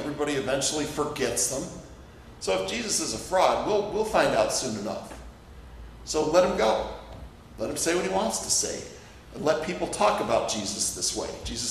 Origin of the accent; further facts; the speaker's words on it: New York, United States; I grew up in the Southern Tier.